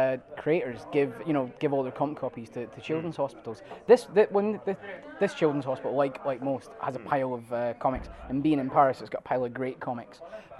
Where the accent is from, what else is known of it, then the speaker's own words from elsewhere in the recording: Scotland, United Kingdom; Culturally, I led quite a sheltered existence growing up in Scotland